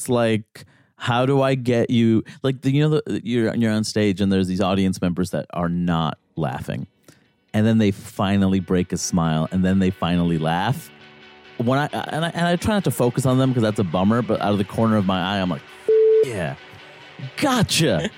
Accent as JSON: {"language": "English", "region": "New York", "country": "United States", "tie": "born or raised there", "said": "the idea that I'm also an American, I sound like this, I grew up in New York."}